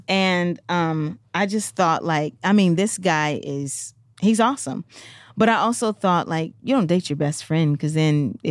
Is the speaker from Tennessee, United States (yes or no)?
yes; Memphis, Tennessee, United States; So EJ's from Chicago and I'm from Memphis.